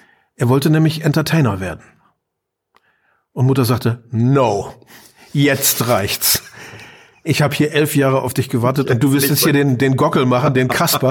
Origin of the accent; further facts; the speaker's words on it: Brandenburg, Germany; Aber eigentlich war es ein typischer kleinbürgerlicher protestantischer Lehrerhaushalt. Preußisch durch und durch. Wir stammen aus der Niederlausitz, also sind wirklich aus Preußens Kernland.